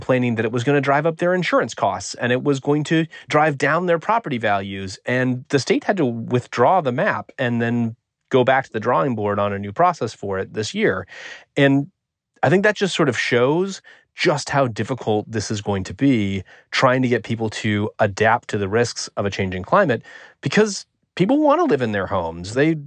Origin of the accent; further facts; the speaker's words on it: Oregon, United States; Take my home state of Oregon, which is a fairly liberal state